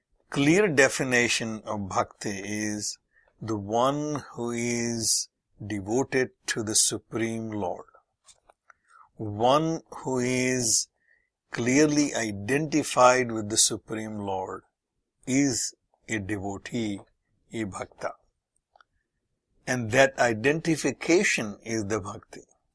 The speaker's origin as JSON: {"language": "English", "country": "India", "tie": "born or raised there", "said": "it is also of greater importance to people like me who were born and brought up in India"}